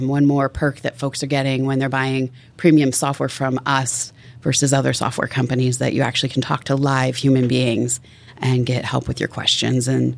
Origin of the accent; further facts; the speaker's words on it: Tacoma, Washington, United States; I grew up in Tacoma, Washington.